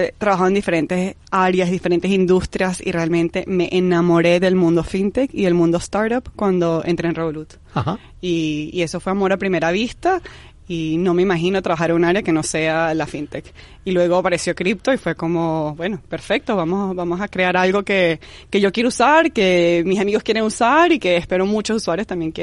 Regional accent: Venezuela; moved away; yo crecí en Venezuela y yo viví lo que es la devaluación intensa, ¿no?

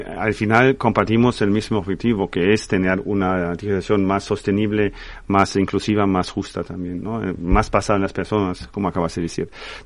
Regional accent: Germany; Spanish is a second language; yo soy alemán y entonces os puedo decir que en Alemania hay sitios bastante más populares con peor conectividad que en España

